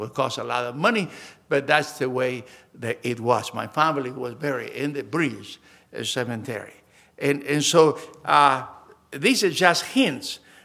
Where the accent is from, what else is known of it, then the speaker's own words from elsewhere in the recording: Argentina; I grew up in Argentina where the Bible store was just Bibles.